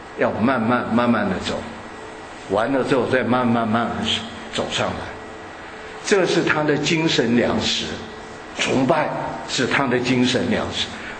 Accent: Shanghai, China; 我老上海比较值钱的话，就我是老上海，这些都是新上海的

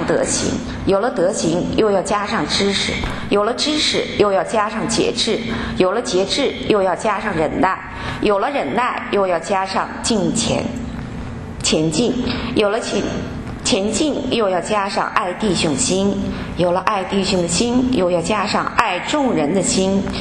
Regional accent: China; 要回到我的家乡，回到中国。

